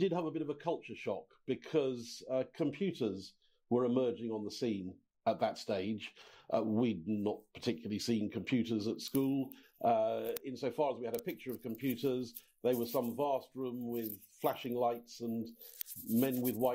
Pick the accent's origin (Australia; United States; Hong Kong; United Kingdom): Hong Kong; born there; I was born in Hong Kong, a child of the empire, you might say. And then my father was in the Royal Navy, lived in various places around the globe.